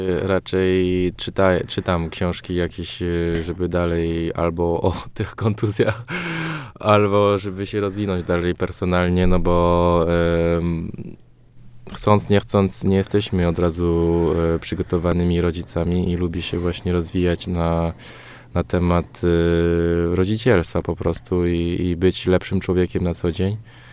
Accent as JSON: {"language": "Polish", "country": "France", "tie": "born or raised there", "said": "Także ona też miała okazję zagrać z kadrą Francji, bo my się wychowaliśmy w Francji."}